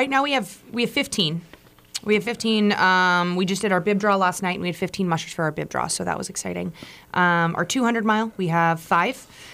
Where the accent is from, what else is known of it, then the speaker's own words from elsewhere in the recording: Fairbanks, Alaska, United States; I'm born and raised in Fairbanks, never been on one.